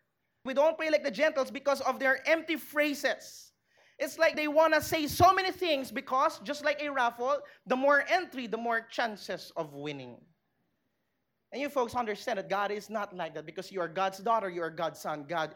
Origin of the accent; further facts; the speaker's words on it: Philippines; we live in the Philippines, we grew up in the Philippines, got baptized, got birthed again in the Philippines.